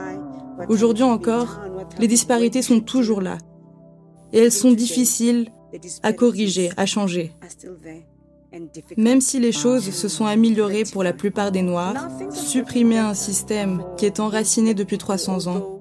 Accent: Mamelodi, Gauteng, South Africa; Je suis né en 1969 à Mamelodi, un township à 20 km de la capitale de l'Afrique du Sud, Pretoria.

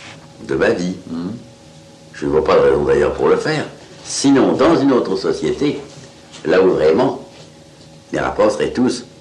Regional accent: France; je suis français, que je vis à Paris, qui aurait 30 ans ou 50 ans alors que j'en ai 70.

